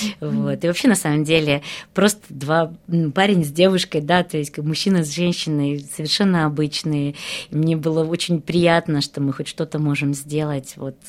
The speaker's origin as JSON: {"language": "Russian", "town": "Odesa", "region": "Odesa Oblast", "country": "Ukraine", "said": "Мы из Одессы с Кириллом."}